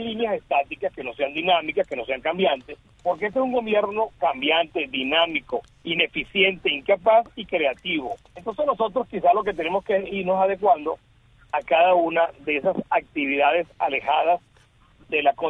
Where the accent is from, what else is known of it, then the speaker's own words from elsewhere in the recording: Venezuela; así somos los venezolanos